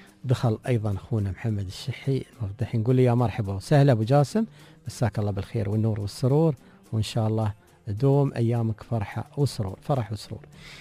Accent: United Arab Emirates

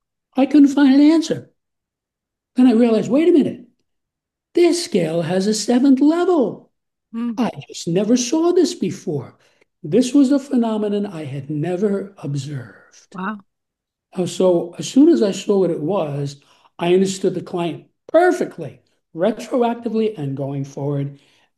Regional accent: New York City, New York, United States; I'm from New York City. I grew up with Donald Trump ever present.

